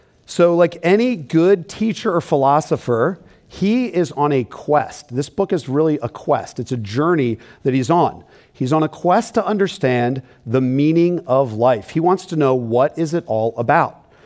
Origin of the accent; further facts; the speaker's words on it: Philadelphia, Pennsylvania, United States; You see, I'm from Philadelphia, and in Philly, you communicate in a very simple, straightforward, succinct, you might even say superior manner.